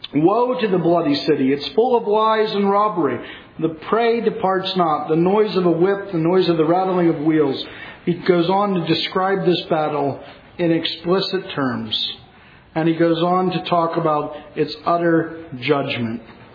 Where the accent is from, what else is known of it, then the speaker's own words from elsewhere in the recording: Pennsylvania, United States; Now, I don't know football terminology so well here in North Carolina, so I'm going to go to my home state on this one. But people talk about, you know, the black and gold in football in Pennsylvania.